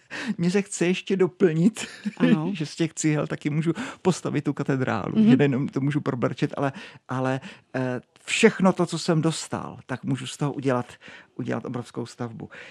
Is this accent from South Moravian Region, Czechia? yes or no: yes; Brno, South Moravian Region, Czechia; Já jsem z Brna. Co s tím chceš dělat? Jo? New York, to by bylo super, ale Brno prostě.